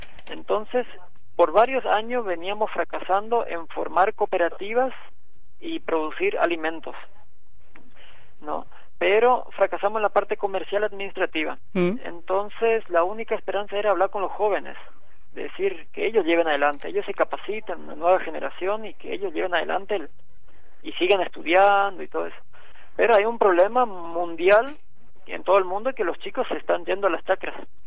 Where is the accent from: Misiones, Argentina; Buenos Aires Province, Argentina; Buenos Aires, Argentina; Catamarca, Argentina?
Misiones, Argentina; Colonia Wanda; also born or lived in Comandante Andresito; Malcriado acá en Colonia Wanda.